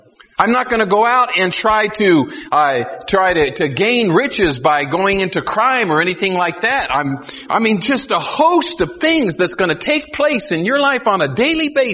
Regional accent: Tucson, Arizona, United States; And I grew up in Tucson and man, there's a lot of hippies in Tucson.

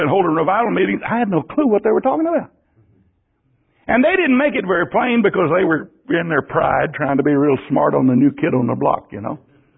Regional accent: Texas, United States; Physically, financially, being an American, being a Texan, and being a Christian.

